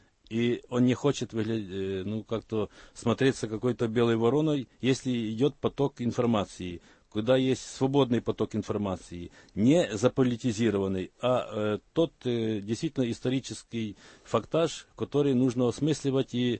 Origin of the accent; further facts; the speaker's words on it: Kyiv Oblast, Ukraine; born there; Я тоже считаю себя русином, хотя я родился на Киевщине.